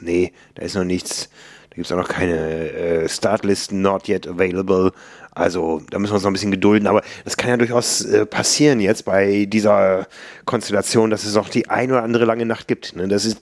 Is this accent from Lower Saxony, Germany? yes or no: yes; Osnabrück, Lower Saxony, Germany; in meiner Heimatstadt im Klinikum Osnabrück, ne, wo ich groß geworden bin.